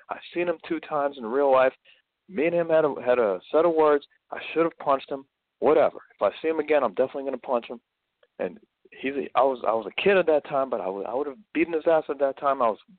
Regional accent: United States; Well, I'm American. I got Russian roots and Ukrainian roots. Yeah, well, I'm American and my roots, Russian and Ukrainian.

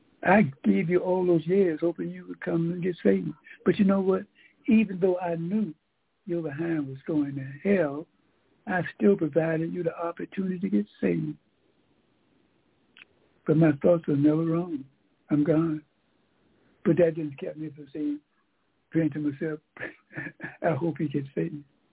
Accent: Savannah, Georgia, United States; now in Atlanta, United States; Like I was raised up in Savannah, Georgia. I never thought I'd be here in Atlanta. I've been here in Atlanta now 47 years.

